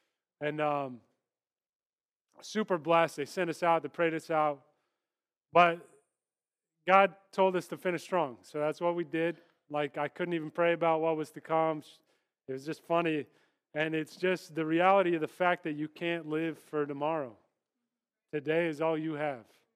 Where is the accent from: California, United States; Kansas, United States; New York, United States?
Kansas, United States; I'm from Kansas. I served in the military. I couldn't be more American.